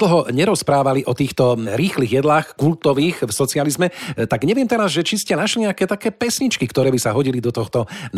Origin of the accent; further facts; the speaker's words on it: Zvolen, Banská Bystrica Region, Slovakia; Neviem, či ho teda u nás vo Zvolene mali